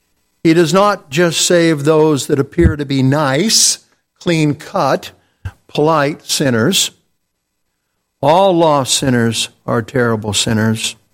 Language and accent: English; Phoenix, Arizona, United States; We grew up together in Phoenix, Arizona, and we often did many things together.